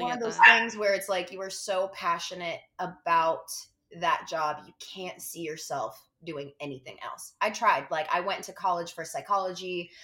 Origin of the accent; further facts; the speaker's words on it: Brooklyn, New York, United States; So I grew up in Brooklyn, New York City. So I was in that, you know, arena, the whole theater.